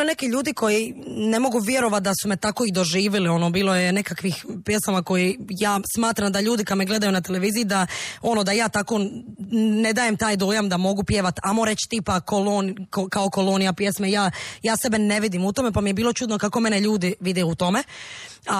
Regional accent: Sinj, Split-Dalmatia County, Croatia; Dolazim iz Sinja

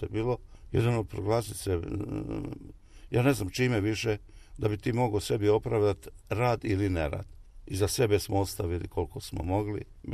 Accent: Bosnia & Herzegovina; čak i moju Bosnu, ne mogu nikad zaboraviti, moj rodni kraj.

